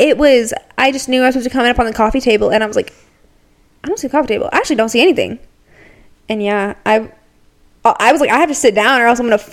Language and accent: English; Arkansas, United States; I went to the local Mexican restaurant in my pajamas because I'm from Arkansas. That's how I was raised.